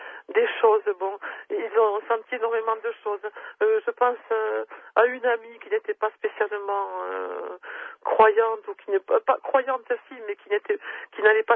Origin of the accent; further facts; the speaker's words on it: Lourdes, Occitanie, France; J'étais partie de Lourdes, puis je suis revenue. Mes parents étaient à Lourdes depuis de nombreuses années.